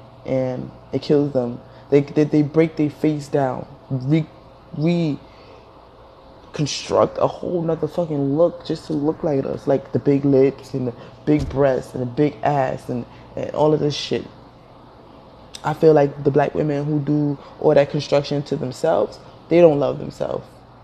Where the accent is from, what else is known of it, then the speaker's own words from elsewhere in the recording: Nigeria; I used to hide that I was African. Now, I tell everybody that I'm Nigerian goddess.